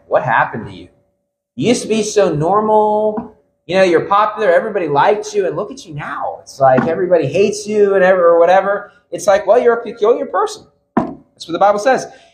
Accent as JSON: {"language": "English", "town": "Bridgeport", "region": "West Virginia", "country": "United States", "tie": "born or raised there", "said": "There's a lot of people from my hometown. Like, I tried to give people the gospel. I gave the gospel to a lot of people in my hometown first couple years after I got saved. Then after that point, I'm kind of like the crazy guy from Bridgeport, West Virginia"}